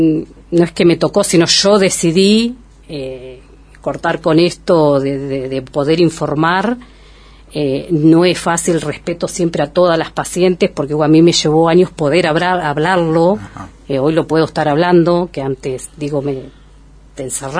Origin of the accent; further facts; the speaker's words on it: Esquel, Chubut, Argentina; Nací acá en Esquel, criada, y lo vuelvo a elegir y me quedé en Esquel. No me iría de Esquel.